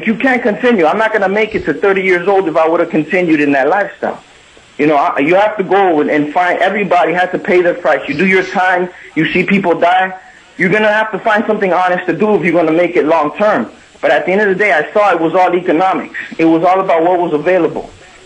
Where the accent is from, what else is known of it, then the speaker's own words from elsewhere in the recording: Florida, United States; And I'm actually from South Florida, but we take drives up the I-75